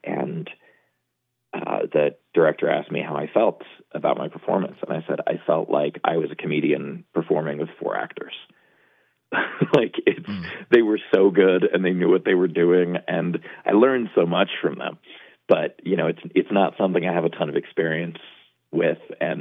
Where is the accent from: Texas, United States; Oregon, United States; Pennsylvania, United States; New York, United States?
New York, United States; New York City; I grew up in New York City, or I had no access to skiing.